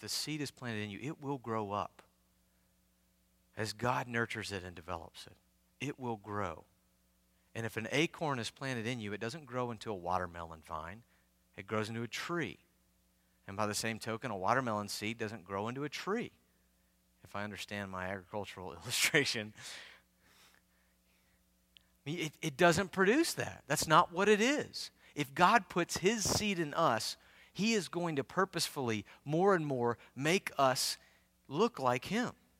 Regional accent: the South, United States; I love the South. I'm proud of the South. I grew up in the South, but we are some fake people.

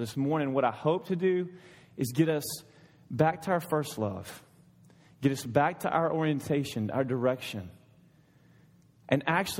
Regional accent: Alabama, United States; accent: southern; When I lived in Dallas, you know, I came from Alabama. I was a southern boy, and I had a southern accent, and my wife kind of liked that.

